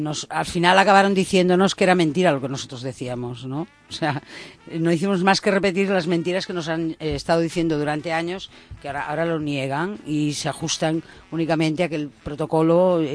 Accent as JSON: {"language": "Spanish", "region": "Galicia", "country": "Spain", "said": "pues me voy a Galicia, a mi tierra, que está más barato."}